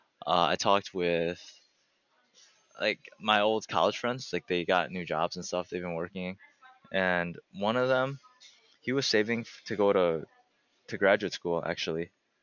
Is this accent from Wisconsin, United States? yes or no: yes; Milwaukee, Wisconsin, United States; I worked a little bit and decided like I want to create something for gamers in Milwaukee. I'm from Milwaukee.